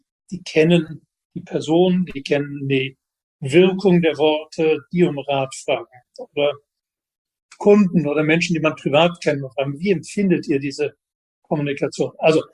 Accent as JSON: {"language": "German", "town": "Cologne", "region": "North Rhine-Westphalia", "country": "Germany", "said": "Naja, ich dachte, wenn ich als Kölner zurzeit nach Bochum telefoniere"}